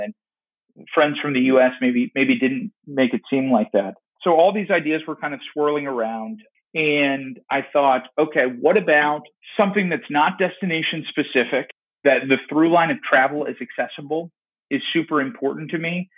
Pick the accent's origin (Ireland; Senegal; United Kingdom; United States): United States; Baltimore, Maryland; But it's also like, you know, I'm from Baltimore. Baltimore can be really dangerous, too.